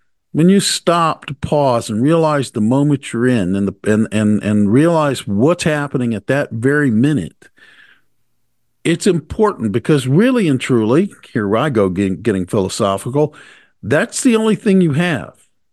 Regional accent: New Jersey, United States; Well, I'm from Jersey, where everybody drives 85 miles an hour on a city street.

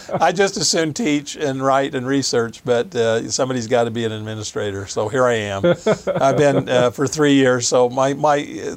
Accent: Logan, Utah, United States; Born and raised in Logan. My parents worked for the university.

